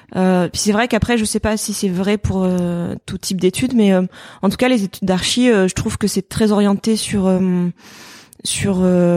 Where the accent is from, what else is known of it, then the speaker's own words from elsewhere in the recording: Marseille, Provence-Alpes-Côte d'Azur, France; je suis repartie un petit peu de Marseille. Donc, je suis partie par le biais d'Erasmus et après faire un peu de mes études à Paris. Et après, je suis revenue en fait.